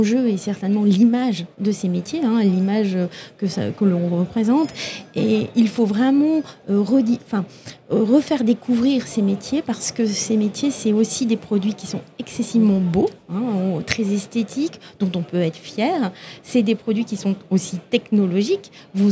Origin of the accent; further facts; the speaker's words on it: Toulouse, Occitanie, France; Moi, je viens de Toulouse, donc je connais bien l'aéronautique.